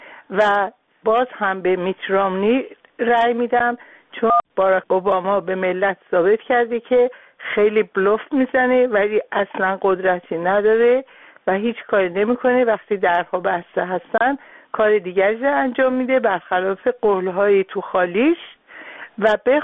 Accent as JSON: {"language": "Persian", "country": "Iran", "lives_now": "United States", "said": "به عنوان یک ایرانی آمریکایی که حق رأی دارم"}